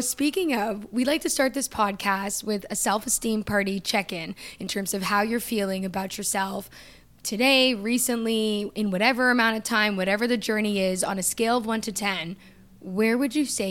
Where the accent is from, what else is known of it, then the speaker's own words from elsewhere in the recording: Toronto, Ontario, Canada; now in Los Angeles, United States; But I'm from Toronto.